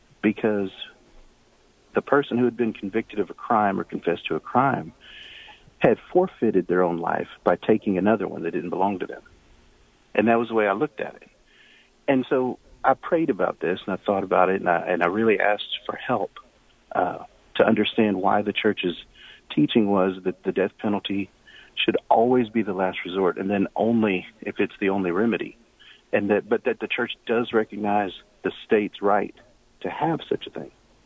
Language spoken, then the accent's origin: English; Texas, United States; my whole life, I grew up in Texas, very conservative